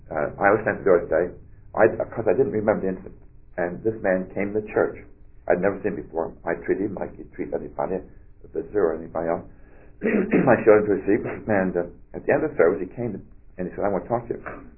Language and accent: English; Winston-Salem, North Carolina, United States; We're originally from Winston-Salem